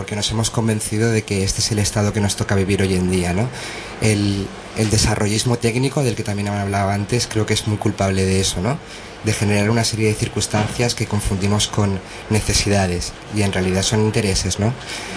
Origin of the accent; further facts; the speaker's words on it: Valencia, Valencian Community, Spain; Yo soy natural de Valencia